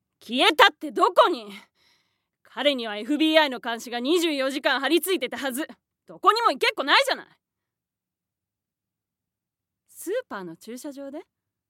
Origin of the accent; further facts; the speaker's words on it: Tokyo, Japan; 東京都出身です。